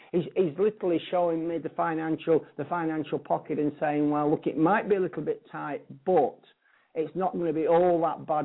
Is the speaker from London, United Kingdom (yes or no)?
no; Blackpool, North West England, United Kingdom; accent: Blackpool; you can probably still detect my Blackpool accent, my Lancashire accent, even though I've been away for 10 years.